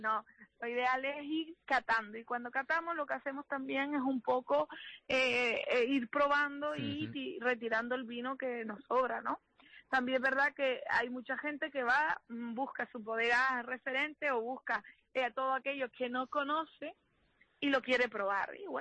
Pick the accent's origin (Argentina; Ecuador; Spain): Spain; Canary Islands; todos somos canarios